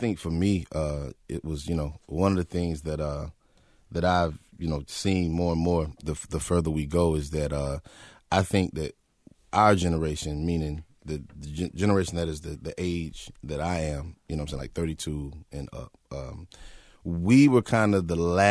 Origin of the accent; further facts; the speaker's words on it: the South, United States; But for me, you know, growing up in the South, I mean, we had to go to church every Sunday.